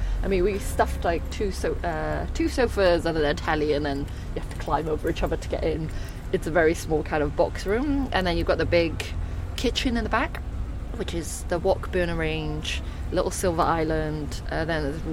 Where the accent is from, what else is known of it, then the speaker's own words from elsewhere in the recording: Wales, United Kingdom; Yeah, so this is the high street in where I grew up in South Wales, in Bather.